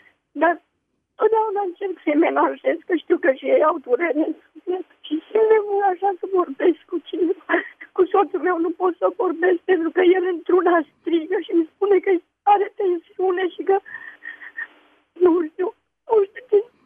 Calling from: Deva, Hunedoara County, Romania; sunt din Deva.

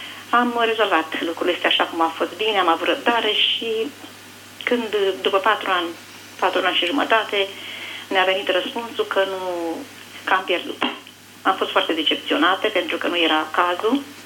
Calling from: Brașov, Brașov County, Romania; Da, sunt de la Brașov

